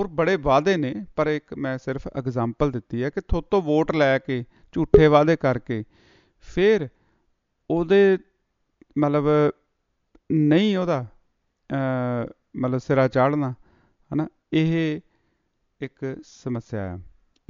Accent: Punjab, India; ਸਾਰੇ ਤੁਸੀਂ ਪਿੰਡਾਂ ਤੋਂ ਆਏ ਹੋ, ਅਸੀਂ ਪਿੰਡਾਂ ਤੋਂ ਆਏ ਹੋ, ਪੰਜਾਬ ਤੋਂ ਆਏ ਹੋ

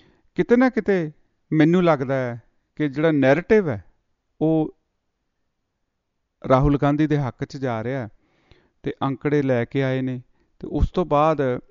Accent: Punjab, India; ਸਾਰੇ ਤੁਸੀਂ ਪਿੰਡਾਂ ਤੋਂ ਆਏ ਹੋ, ਅਸੀਂ ਪਿੰਡਾਂ ਤੋਂ ਆਏ ਹੋ, ਪੰਜਾਬ ਤੋਂ ਆਏ ਹੋ

